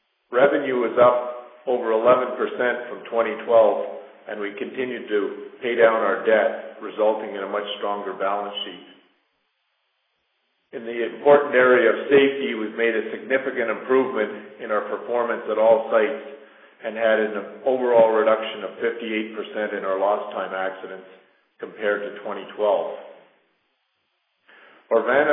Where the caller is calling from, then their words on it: Santa Cruz, Bolivia; Today we're calling in from Santa Cruz, Bolivia, and can certainly provide current comments on our opportunities at our Don Mario operation.